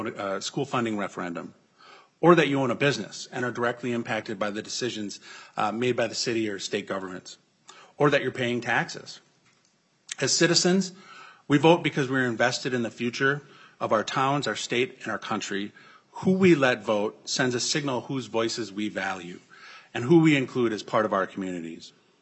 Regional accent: Owatonna, Minnesota, United States; I'm from Owatonna, and in my 20s, I made choices that I'm not proud

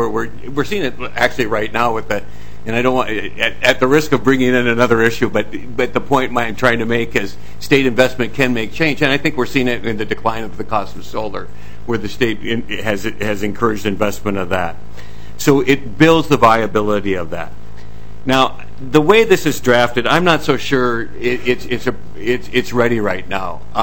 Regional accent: North Mankato, Minnesota, United States; I believe strongly that that impacts my hometown of North Mankato and Mankato

